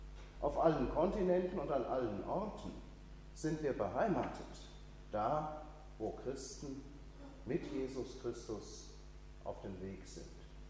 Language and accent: German; Hesse, Germany; Da, wo ich herkomme, auch, das passt gut. In Oberhessen.